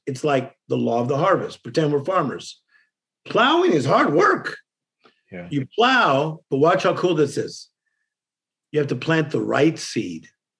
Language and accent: English; Compton, California, United States; Like this morning, dude, I'm from Compton.